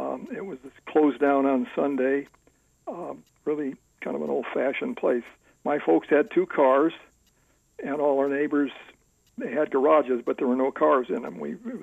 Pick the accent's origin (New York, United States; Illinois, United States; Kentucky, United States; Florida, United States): Illinois, United States; Evanston; born there; I was born in Evanston, Illinois.